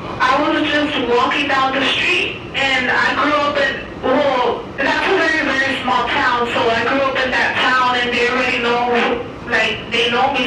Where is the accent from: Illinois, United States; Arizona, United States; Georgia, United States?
Arizona, United States; Yuma; So I'm from Yuma, Arizona, and I was staying here at Phoenix, but I went back home to Yuma.